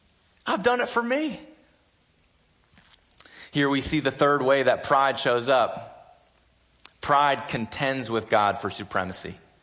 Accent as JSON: {"language": "English", "region": "New England", "country": "United States", "tie": "born or raised there", "said": "I grew up in New England. And in New England, it's not like growing up in Texas, right?"}